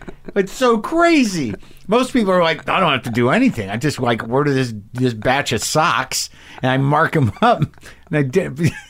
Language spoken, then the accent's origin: English; New Mexico, United States; I kind of half know it because I grew up in New Mexico.